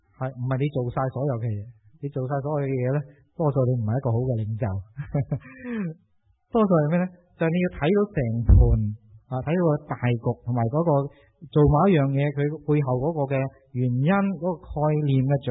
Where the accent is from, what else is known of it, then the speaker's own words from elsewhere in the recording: China; 始终我们中国人那个的传统那种的风气呢